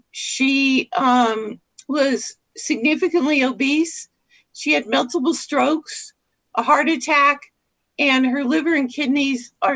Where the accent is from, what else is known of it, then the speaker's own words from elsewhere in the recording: Oakland, California, United States; also born or lived in Concord; I am the oldest of 10, a large Irish Catholic family growing up in Oakland first and then Concord.